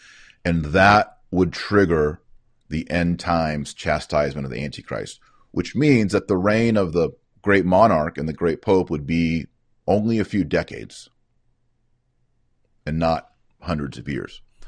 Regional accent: Texas, United States; As a Texan, this means gun control.

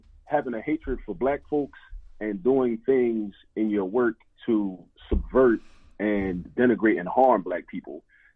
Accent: Baltimore, Maryland, United States; We grew up in Baltimore.

